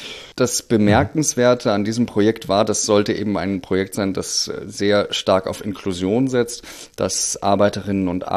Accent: Germany; weil wir in Deutschland noch immer sehr stark im Wahlkampf Plakate kleben vertreten sind.

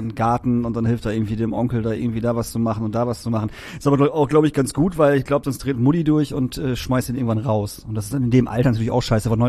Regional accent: Emsdetten, North Rhine-Westphalia, Germany; born there; wir haben erst in Emsdetten gewohnt, meine Eltern und ich, und sind dann irgendwann nach Emsbüren gezogen.

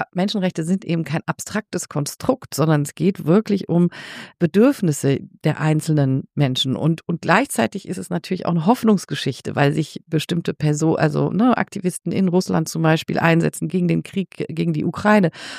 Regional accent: Geneva, Switzerland; born there; Also ich bin ja in Genf geboren. Meine Eltern haben in Genf gelebt.

